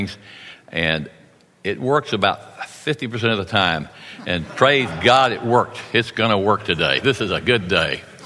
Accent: United States; I'm a part of the American Christian community. I'm an American Christian. I grew up in a Southern Baptist church

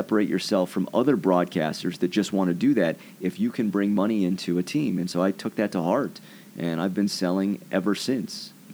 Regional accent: California, United States; I grew up in Southern California, just outside of Los Angeles.

